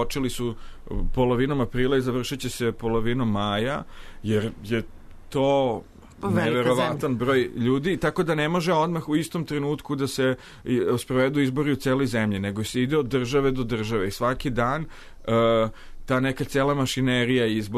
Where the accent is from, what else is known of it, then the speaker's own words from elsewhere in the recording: Serbia; Tako sam stalno govorio, ja sam iz Srbije, to je istočna Evropa.